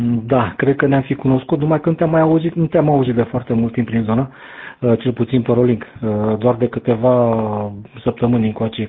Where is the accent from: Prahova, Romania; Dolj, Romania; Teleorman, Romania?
Prahova, Romania; Ploiești; now in United Kingdom; Întâmplător tot din Ploiești, dar de vreo 3 ani prin UK și acum sunt tot acolo, sunt portabil din UK.